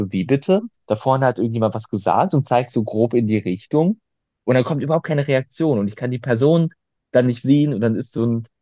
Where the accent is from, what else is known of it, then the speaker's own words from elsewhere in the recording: Cologne, North Rhine-Westphalia, Germany; also gerade als Kölner